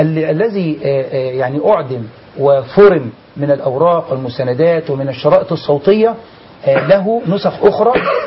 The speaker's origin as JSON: {"language": "Arabic", "country": "Egypt", "said": "وأنا كمواطن مصري ليس أكثر"}